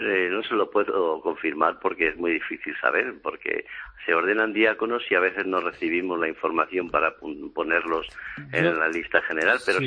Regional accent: Madrid, Community of Madrid, Spain; soy de Madrid

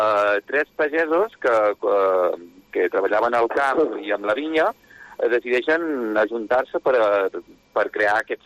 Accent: Balearic Islands, Spain; now in Verdú, Spain; Jo soc de Mallorca.

